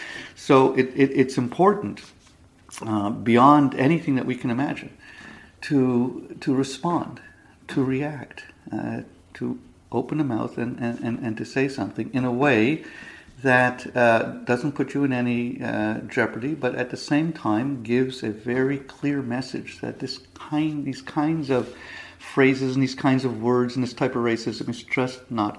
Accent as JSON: {"language": "English", "country": "Canada", "tie": "born or raised there", "said": "as a Jew growing up in Canada, I'm the child of Holocaust survivors."}